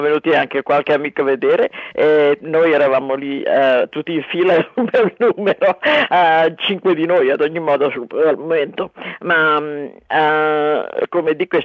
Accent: Canberra, Australian Capital Territory, Australia; era nel teatro qui a Canberra, sono di Canberra

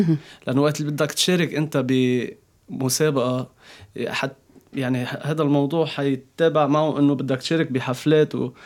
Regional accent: Lebanon; moved away as an adult; now in Australia; أنا شاب لبناني عمري 28، خلصت هندسة معمارية ولجأت لأستراليا لتابع دراستي.

